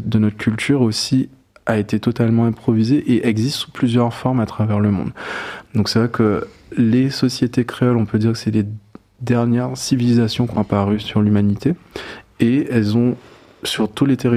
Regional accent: Guadeloupe, France; also born or lived in Paris; je suis né à Paris, mes parents ont vécu pendant 4 ans en France et je suis né sur la 3e année, et en gros on est retourné en Guadeloupe passé mes 1

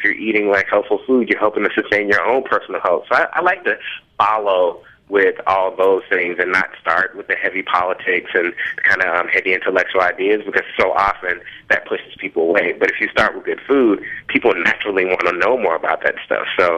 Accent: Memphis, Tennessee, United States; I grew up in Memphis, Tennessee, like deep south. Mm-hmm. And in Memphis, like the major staple is barbecue.

